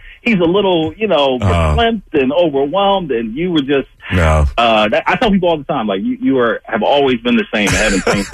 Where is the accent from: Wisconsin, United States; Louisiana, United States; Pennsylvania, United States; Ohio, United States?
Pennsylvania, United States; Philadelphia; also born or lived in California; I never wanted to land in my hometown. I'm obviously just diehard Philly sports fan, but I never thought I was like, oh, I got to get back to Philly.